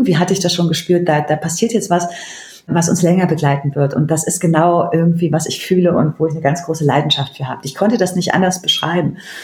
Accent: Cologne, North Rhine-Westphalia, Germany; ich komme aus Köln, ich habe das gelernt

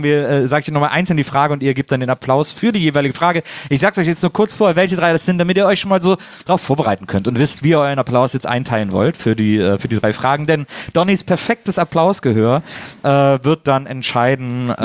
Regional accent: North Rhine-Westphalia, Germany; accent: Kölsch; Ja, ich spreche Kölsch.

